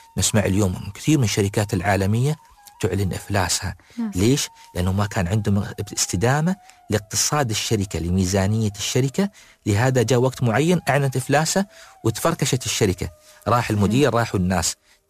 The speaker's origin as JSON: {"language": "Arabic", "region": "Abu Dhabi", "country": "United Arab Emirates", "said": "أو حتى مثلا في المنطقة الغربية عندنا في أبوظبي"}